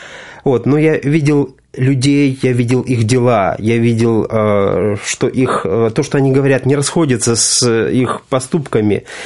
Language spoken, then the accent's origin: Russian; Moscow Oblast, Russia; Потом я перевелся с Камчатки в свой родной город.